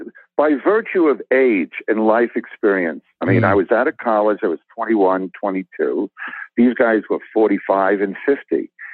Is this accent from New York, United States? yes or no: yes; Long Island, New York, United States; Growing up on Long Island, Alan King, the comedian, he was the conscience of and a spokesman for my parents' generation.